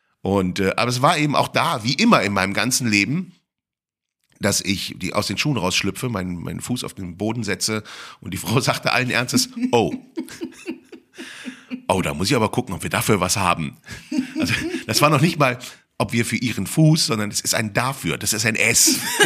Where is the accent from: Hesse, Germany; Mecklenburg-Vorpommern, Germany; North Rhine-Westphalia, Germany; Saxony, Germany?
North Rhine-Westphalia, Germany; Cologne; Meine Kölner Sozialisation hat damit zu tun, dass man als Kölner ein arrogantes Arschloch ist